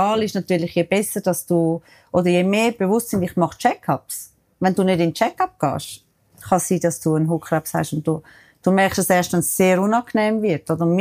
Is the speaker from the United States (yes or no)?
no; Zurich, Switzerland; ich als Zürcherin. Ich habe damals in Bülach geschafft und ich bin halt wirklich der Zürich-Mensch. Ich bin da aufgewachsen.